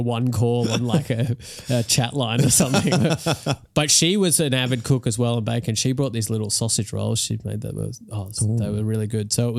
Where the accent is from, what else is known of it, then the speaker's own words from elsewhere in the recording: Melbourne, Victoria, Australia; because I'm from Melbourne and I was living in Sydney at the time